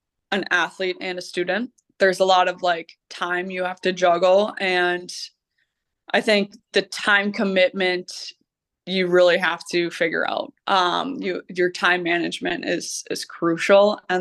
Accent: Minnesota, United States; I mean, growing up in Minnesota, every Minnesota girl will probably say this, you want to play for the U.

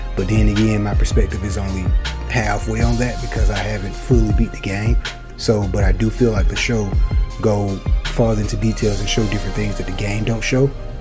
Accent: the South, United States; accent: Southern; I know my southern accent, hey, it'll get you, man, it'll get you.

